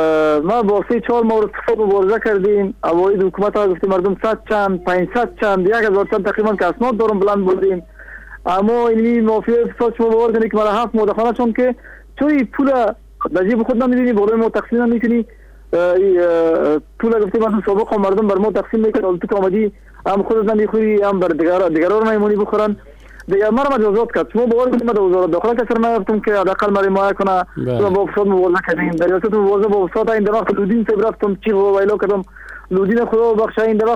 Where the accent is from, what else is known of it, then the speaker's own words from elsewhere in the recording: Kabul, Afghanistan; از هلمند نیستم، از کابل هستم.